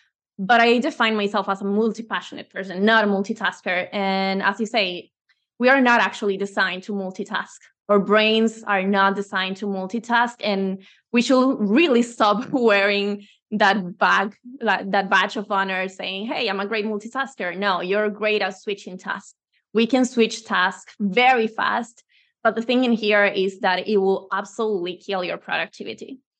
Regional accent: Venezuela; now in Spain; Well, I'm originally from Venezuela, but I've been living in Spain from since 10 years ago.

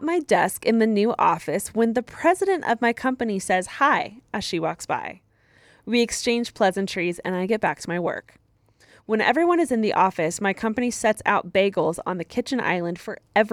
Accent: Connecticut, United States; you can use my name, and I'm from Connecticut.

